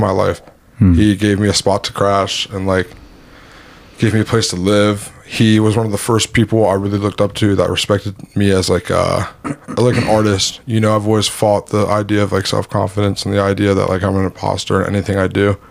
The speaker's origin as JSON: {"language": "English", "country": "United States", "said": "No, I'm American."}